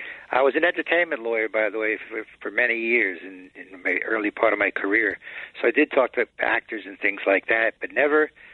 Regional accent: Tuckahoe, New York, United States; And by the way, I'm from Tuckahoe, so I'm pretty close to White Plains.

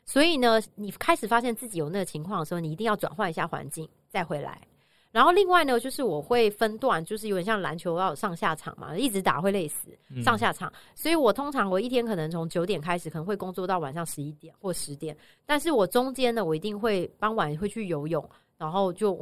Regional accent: Taiwan; 特别是我们都是台湾人嘛

